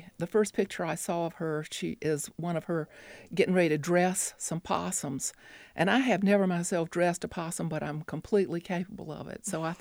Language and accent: English; Smithfield, North Carolina, United States; Yes, I grew up in Smithfield.